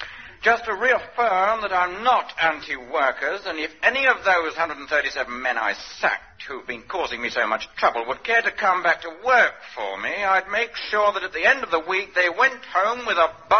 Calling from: South East England, United Kingdom; I'm calling from the Isle of Wight, where for the 7th year running, I've seen the big cows race.

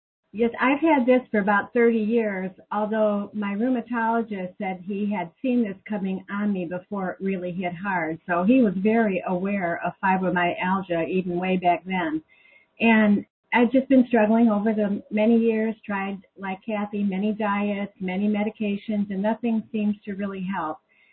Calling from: Fort Worth, Texas, United States; Fort Worth, Texas.

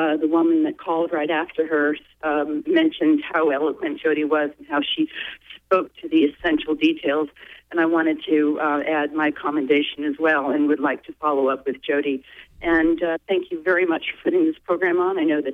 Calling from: Liberty, Maine, United States; I'm calling from Liberty.

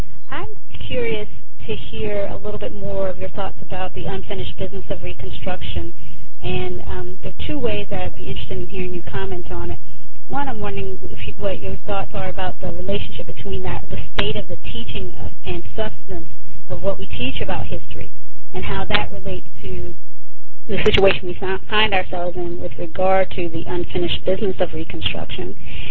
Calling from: San Francisco, California, United States; I'm calling from San Francisco.

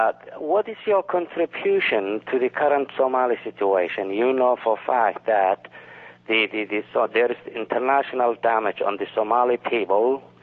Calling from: Boston, Massachusetts, United States; I'm calling from Boston.

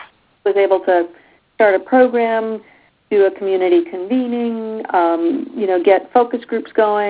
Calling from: New Hampshire, United States; I'm calling from New Hampshire.

